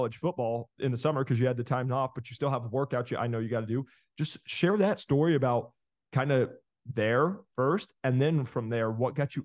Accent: Iowa, United States; I'm from Iowa, closed world.

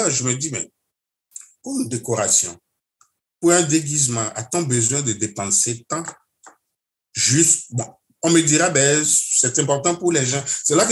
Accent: Canada; Une semaine du pape chez nous au Canada, j'allais dire de l'ouest à l'est quand même.

